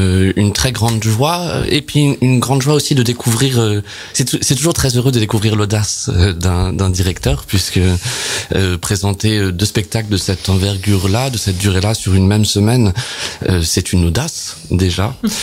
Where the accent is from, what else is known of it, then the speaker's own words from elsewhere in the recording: Évreux, Normandy, France; je suis né à Évreux, j'ai grandi dans ce théâtre d'Évreux toute mon enfance